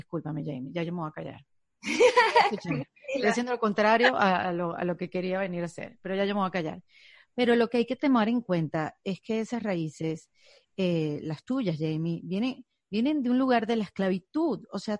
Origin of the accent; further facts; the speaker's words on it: Venezuela; now in United States; yo soy una inmigrante venezolana, pero ya no me llaman venezolana porque estoy en Estados Unidos, entonces me llaman latina